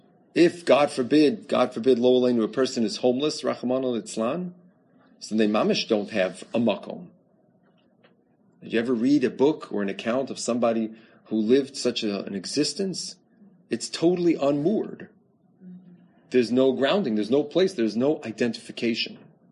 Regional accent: Midwest, United States; Right, when you tell somebody, I'm from the Midwest, which is now what I tell people.

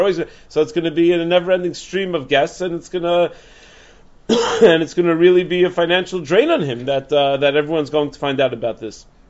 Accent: South Africa; because I'm from South Africa

